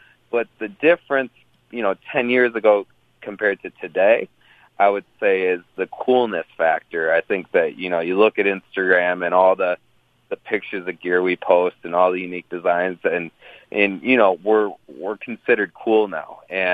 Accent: Detroit, Michigan, United States; Well, I grew up in the Metro Detroit area. So I played, you know, hockey in the Metro Detroit area

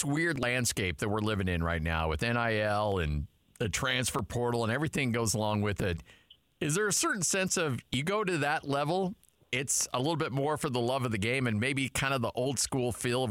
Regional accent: Idaho, United States; So I grew up in Southern Idaho, and I love college basketball.

